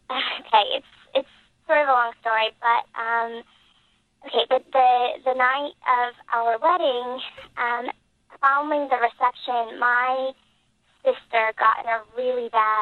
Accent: Atlanta, Georgia, United States; I'm from Atlanta, so, we had the wedding there.

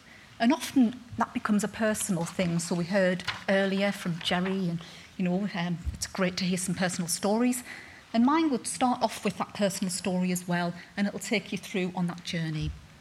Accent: Sunderland, North East England, United Kingdom; So as Phil says, I'm from Sunderland, so I had a very early rise this morning.

